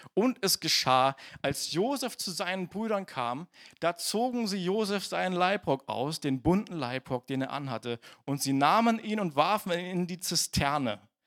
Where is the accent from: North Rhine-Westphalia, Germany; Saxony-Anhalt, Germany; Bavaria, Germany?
Saxony-Anhalt, Germany; Wörlitz; im Wörlitzer Park, das ist da, wo ich aufgewachsen bin in Wörlitz